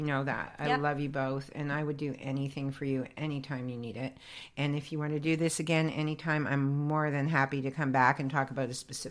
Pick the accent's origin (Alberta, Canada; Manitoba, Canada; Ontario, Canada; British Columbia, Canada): Ontario, Canada; Toronto; born there; Yes, I've been doing the psychic fair since, I feel like, since I was born in Toronto.